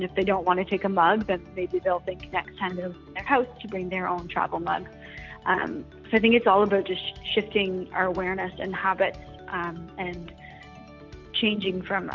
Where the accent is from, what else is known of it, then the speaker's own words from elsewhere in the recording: Toronto, Ontario, Canada; I grew up in Toronto and came to Dal in 2011